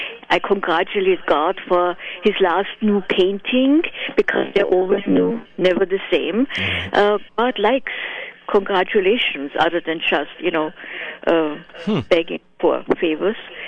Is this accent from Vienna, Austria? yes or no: yes; Vienna, Austria; I am from Vienna, and the way we celebrate has little to do with the mania that sometimes happens here.